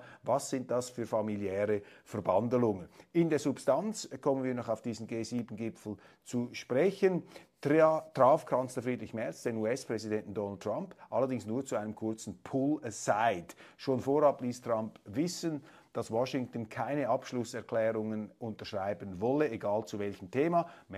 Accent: Switzerland; Und da bin ich als Schweizer immer wieder gehalten, mich etwas zurückzuhalten, denn wir, jetzt sind Meinungsäußerungen, denn wir Schweizer haben keine Vorstellung davon

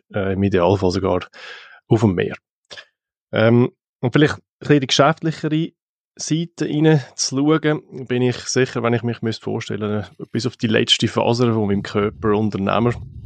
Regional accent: Dietikon, Zurich, Switzerland; Ich bin in Dietiken aufgewachsen, aber ich habe einfach ums Verrecken wollen, unabhängig sein.

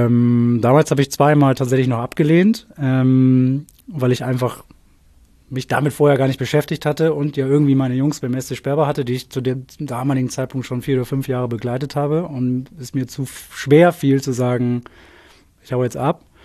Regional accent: Hamburg, Germany; Also ich komme aus Hamburg, ich habe meine gesamte Fußballsozialisation in Hamburg verbracht.

